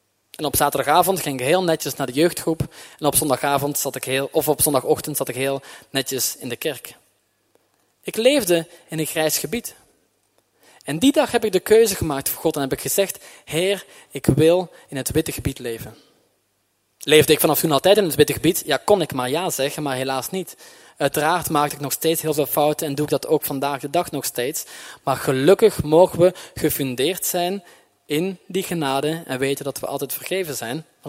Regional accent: Belgium; ik ben opgegroeid in België, in een christelijk gezin.

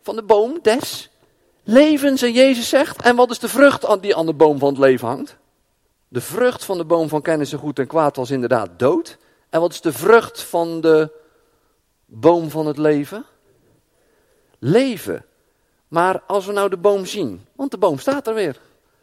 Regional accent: Netherlands; Wij zijn Nederlanders, hè? Ja, je kan zo hoog niet wonen, of zo laag niet in Nederland. Wij zijn echte Nederlanders.

